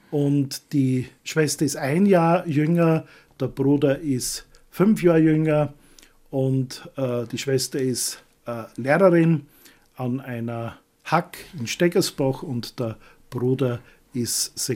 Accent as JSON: {"language": "German", "town": "Güssing", "region": "Burgenland", "country": "Austria", "tie": "born there", "said": "also ich bin gebürtiger Güssinger, Südburgenländer."}